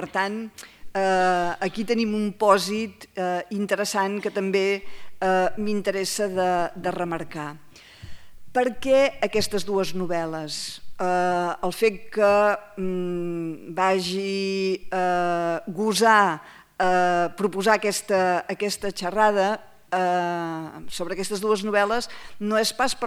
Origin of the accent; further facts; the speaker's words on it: Olot, Catalonia, Spain; jo sóc d'Olot, per tant, els paisatges